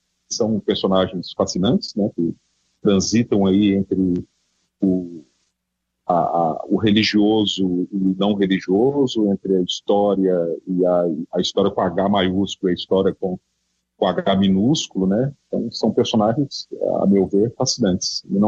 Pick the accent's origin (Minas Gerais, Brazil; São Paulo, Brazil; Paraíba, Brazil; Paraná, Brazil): Minas Gerais, Brazil; Ouro Preto; Então, eu sou de Ouro Preto, uma cidade histórica famosa, né, do Brasil